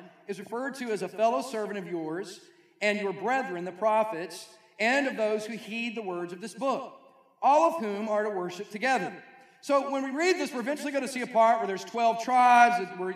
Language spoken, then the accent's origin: English; Virginia, United States; Or I grew up in Southeast Virginia, down in 757, right?